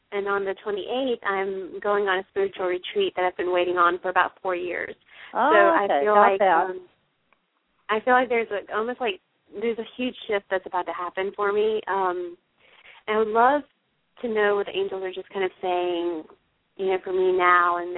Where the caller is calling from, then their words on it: Charleston, United States; I'm calling from Charleston.